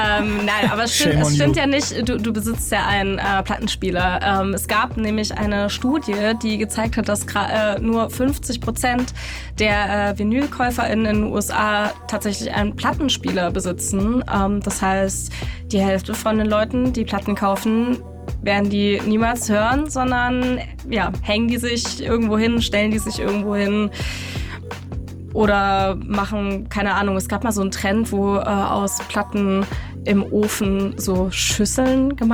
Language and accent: German; Schwäbisch Gmünd, Baden-Württemberg, Germany; Also ich kenne das noch so ein bisschen aus meiner Heimatstadt Schwäbisch Gmünd so.